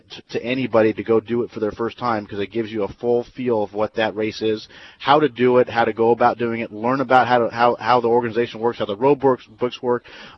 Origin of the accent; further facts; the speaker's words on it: United States; So being American at that time in 2005, I was getting little to no respect at all.